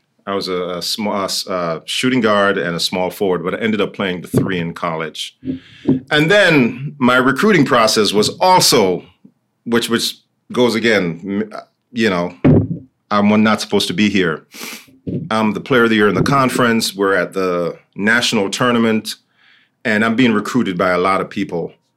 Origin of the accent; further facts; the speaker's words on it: Kingston, Jamaica; growing up in Kingston, and not a lot of opportunities, third world country.